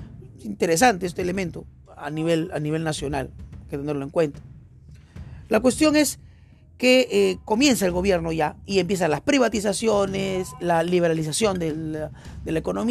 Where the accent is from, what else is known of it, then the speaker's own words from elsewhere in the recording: Peru; Y en nombre de ese pragmatismo, como peruanos, olvidamos que hay un pequeño sector de peruanos maltratados